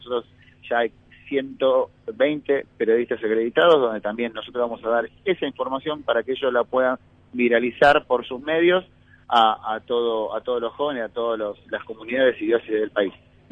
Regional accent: Argentina; nosotros como argentinos podamos ser sede del segundo encuentro nacional después de 33 años.

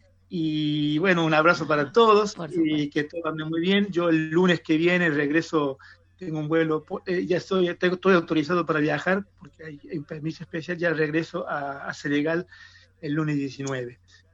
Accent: Río Primero, Córdoba, Argentina; la gente de mi pueblo, de Río Primero, y a mi familia que están en Río Primero y también en la ciudad de Córdoba.

